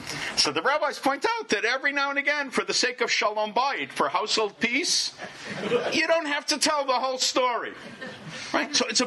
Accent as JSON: {"language": "English", "region": "Illinois", "country": "United States", "tie": "born or raised there", "said": "I grew up in Illinois, and I grew up really on Abe Lincoln stories."}